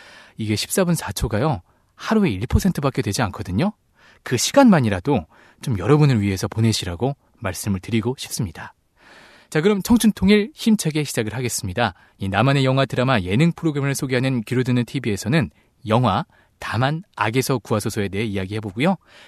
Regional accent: Seoul, South Korea

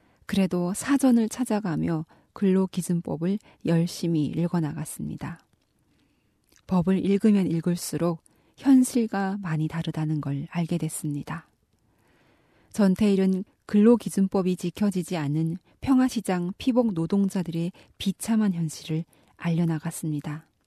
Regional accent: North Korea

